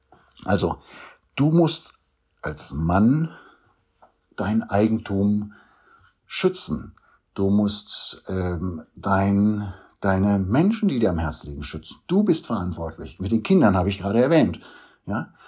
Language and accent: German; Germany; Und wir als Deutsche haben da ein ganz großes Problem mit.